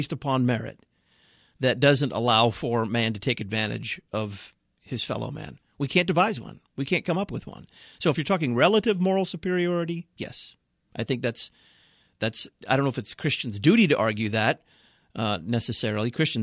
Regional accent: the South, United States; You know, I come from the South, and I just don't see a lot of people coming into this country who don't want to work.

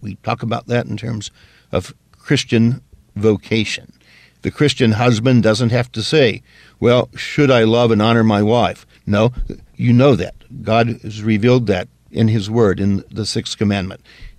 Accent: the South, United States; I remember when I was growing up in the South, and Lutherans were certainly a minority in the South

